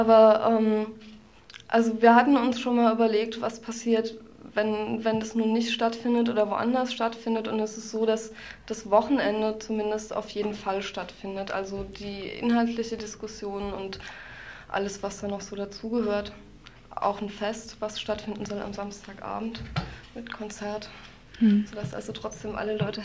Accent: Mainz, Rhineland-Palatinate, Germany; Ja, also ich komme aus Mainz.

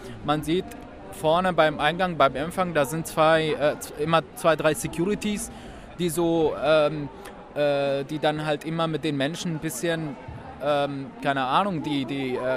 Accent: Syria; now in Germany; Also ich bin 2015 aus meiner Heimat, also eigentlich 2013 aus Syrien vertrieben worden, aufgrund meiner politischen Einstellung dort. Und bin dann 2015, habe mich dann auf dem Weg hierher nach Deutschland gemacht.

